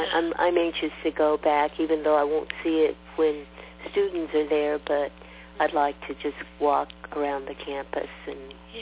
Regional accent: San Diego, California, United States; And so I grew up in San Diego.

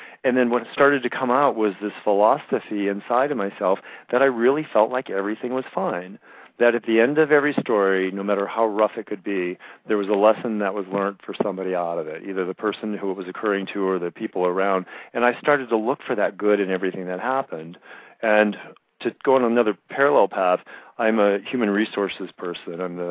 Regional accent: Iowa, United States; I talk about it in the beginning of the book when I was a little boy growing up in Iowa, a restless little kid who just wondered who I was from the beginning.

